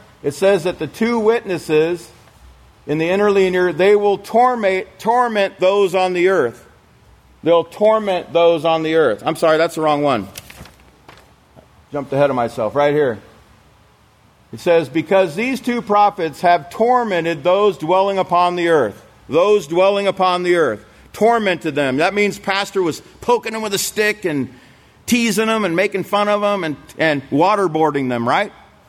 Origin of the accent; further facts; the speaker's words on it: Alaska, United States; I'm from Alaska, and you know, the word ask is in Alaska.